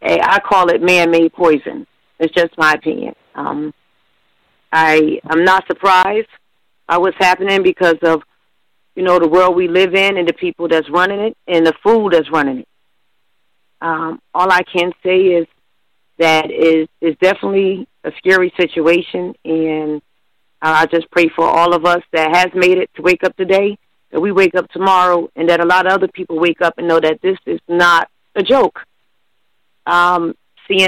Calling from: New Jersey, United States; I'm calling in from New Jersey.

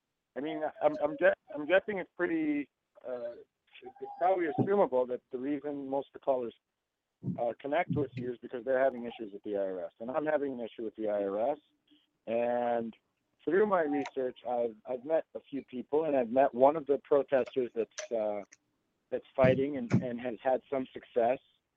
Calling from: Illinois, United States; I'm calling from Illinois.

